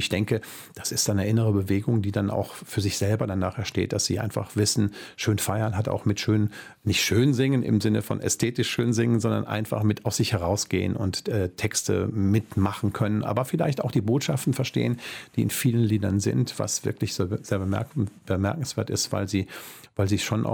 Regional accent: North Rhine-Westphalia, Germany; now in Cologne, Germany; ich bin ja noch nicht mal Kölner, ja, ich bin aus dem Helauland am Niederrhein hier ins Alarvland gekommen.

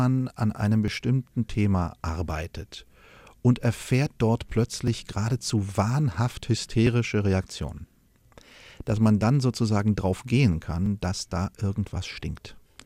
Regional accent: Berlin, Germany; born there; Ich bin ja in West-Berlin geboren deshalb, weil meine Eltern als Jugendliche schon aus der DDR geflohen sind, aufgrund politischen Drucks tatsächlich.

